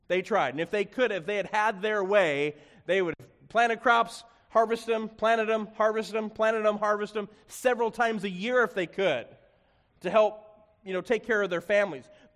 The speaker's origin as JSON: {"language": "English", "town": "Chicago", "region": "Illinois", "country": "United States", "said": "I'm from the Chicago area originally, so Chicago is my home, and I'm familiar with Chicago, and I would categorize myself as being a little bit more of a city boy"}